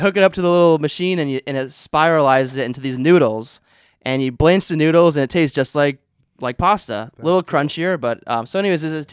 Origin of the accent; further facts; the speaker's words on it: Pacific Northwest, United States; I'm from the Pacific Northwest, and everything there is salmon and seafood.